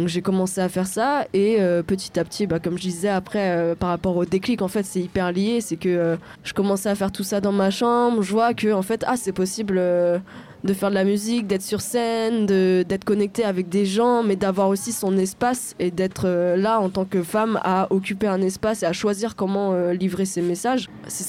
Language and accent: French; France; born there; first language French; déjà, je suis née en France et que bah, c'est ma langue maternelle aussi.